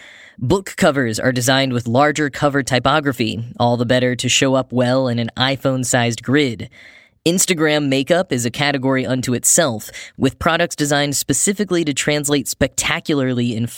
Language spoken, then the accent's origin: English; Dallas, Texas, United States; in my hometown, the Dallas-Fort Worth Metroplex